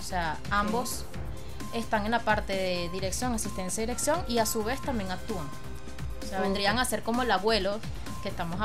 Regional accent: Caracas, Capital District, Venezuela; los que somos de Caracas

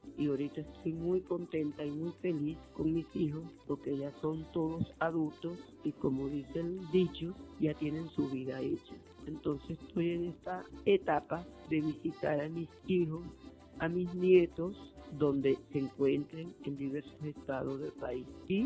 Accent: Campoma, Sucre, Venezuela; born there; Yo nací en Campoma, Estado Sucre, el 20 de octubre del año 50.

